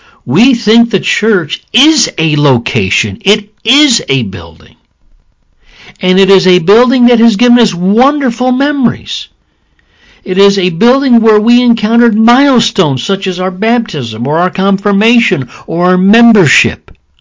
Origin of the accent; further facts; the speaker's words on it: Oklahoma, United States; now in New York, United States; even though I have not lived in my home state of Oklahoma for decades, Oklahoma always has my heart, and it will always be home to me.